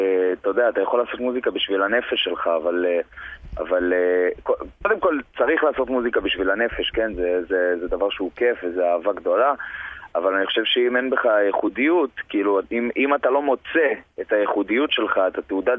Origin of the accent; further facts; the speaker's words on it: Dor, Haifa District, Israel; כן, נכון, ממושב דור, כן. ליד חיפה, חוף כרמל.